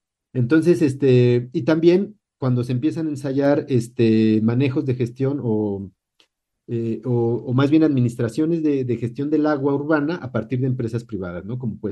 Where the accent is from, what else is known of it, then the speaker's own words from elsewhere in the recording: Mexico; los intereses colectivos que tenemos como mexicanos y mexicanas, ¿no?